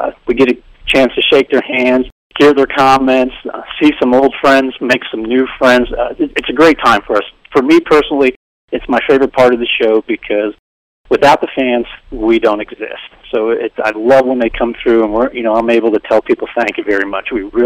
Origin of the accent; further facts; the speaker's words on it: Walnutport, Pennsylvania, United States; when he announced that I was from the Walnutport area, the applause was amazing